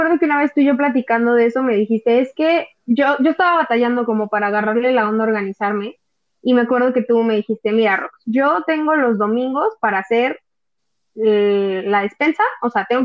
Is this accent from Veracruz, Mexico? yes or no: no; San Luis Potosí, Mexico; a mí cuando yo estaba en Puebla y me decían, ¿de dónde eres? Y yo, ah, pues de San Luis.